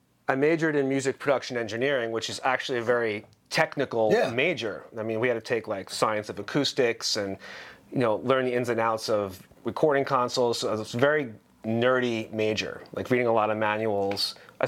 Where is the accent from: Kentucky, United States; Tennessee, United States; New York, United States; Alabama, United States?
New York, United States; Long Island; So I'm from Long Island, New York.